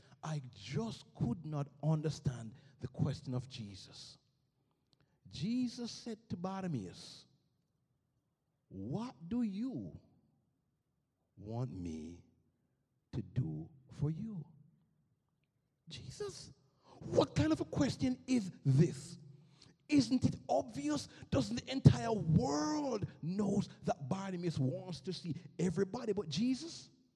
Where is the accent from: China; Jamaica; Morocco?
Jamaica; moved away; These guys must have been Jamaicans. Only in Jamaica would we do something this crazy. You know, I came from Jamaica in 1984.